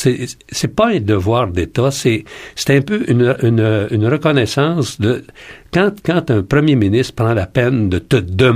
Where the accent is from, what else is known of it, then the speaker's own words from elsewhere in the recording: Sorel, Quebec, Canada; Parce que moi, je viens de Sorel.